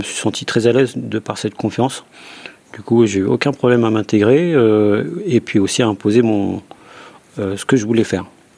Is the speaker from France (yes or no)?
yes; Paris, Île-de-France, France; Alors, je suis parisien, là-bas, je suis venu faire quelques saisons, ici.